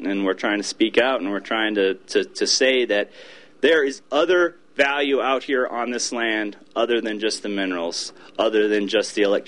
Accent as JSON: {"language": "English", "country": "United States", "said": "as an American person, which I'm reluctant to admit, but I was born into it"}